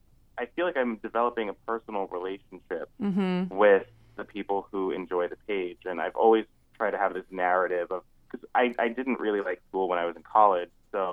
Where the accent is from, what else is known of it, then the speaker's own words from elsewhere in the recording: New York, United States; moved away as an adult; now in Los Angeles, United States; I grew up in New York and I was able to move to L.A. because I can work from home.